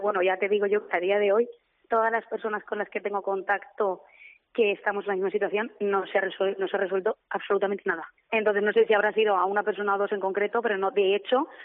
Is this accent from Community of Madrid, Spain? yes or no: no; Castellón, Valencian Community, Spain; La mayoría somos de Castellón.